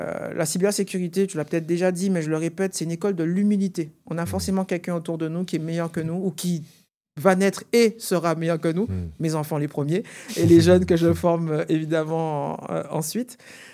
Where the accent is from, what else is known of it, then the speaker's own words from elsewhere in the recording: Guadeloupe; C'est à la fois un symbole, parce que je suis Guadeloupéen